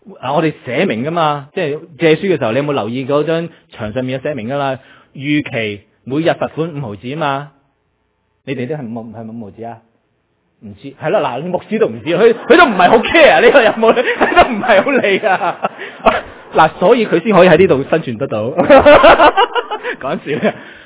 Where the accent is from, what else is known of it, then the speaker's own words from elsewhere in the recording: China; 凡事都或者我中国人咧有个特色就话，凡事都得喺良心就得啦。